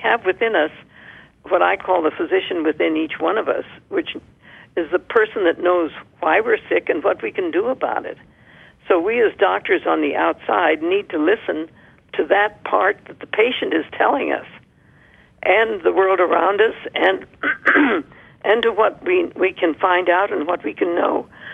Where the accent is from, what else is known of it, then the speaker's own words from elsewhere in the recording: India; growing up in India, I saw smallpox, but smallpox has been eradicated.